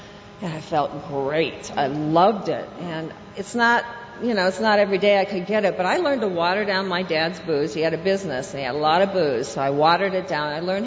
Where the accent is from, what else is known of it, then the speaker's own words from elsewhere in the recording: Iowa, United States; I was a little girl growing up in Iowa, and yes, which was my first resentment, I must say.